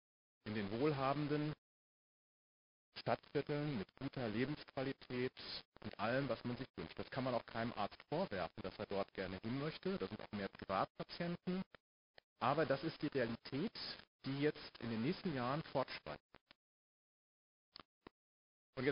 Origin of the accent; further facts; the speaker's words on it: North Rhine-Westphalia, Germany; ich komme aus dem Sauerland und weiß, wovon ich spreche, ich lebe da zwar nicht mehr, bin da aber aufgewachsen.